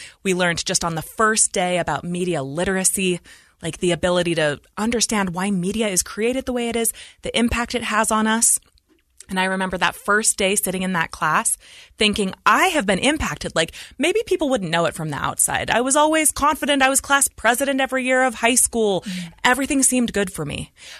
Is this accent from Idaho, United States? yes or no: yes; Idaho Falls, Idaho, United States; We were raised in Idaho Falls, Idaho. My parents still live there.